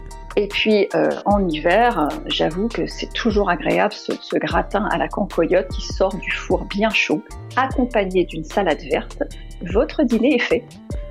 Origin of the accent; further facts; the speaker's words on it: Bourgogne-Franche-Comté, France; je viens du Jura